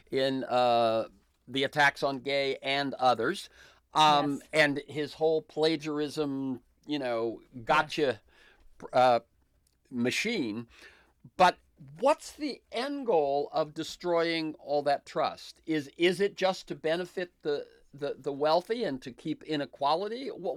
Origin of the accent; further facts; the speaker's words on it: Florida, United States; I grew up in Florida. When I saw that the Florida University system had adopted New College, I thought that was a real credit to the state of Florida.